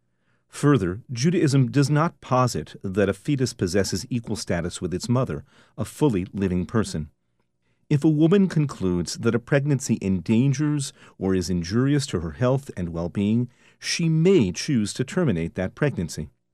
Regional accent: United States; As an American, I believe firmly that the separation of church and state and freedom of religion are non-negotiable.

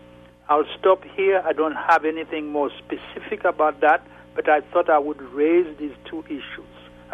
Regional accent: Haiti; I'm originally from Haiti.

